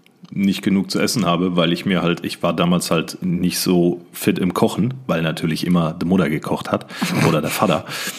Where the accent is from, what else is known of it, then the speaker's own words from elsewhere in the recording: Siegen, North Rhine-Westphalia, Germany; in meiner Heimatstadt in Siegen gearbeitet habe und meine Wohnung war, weiß ich nicht, vielleicht 20 Minuten von meinem Elternhaus weg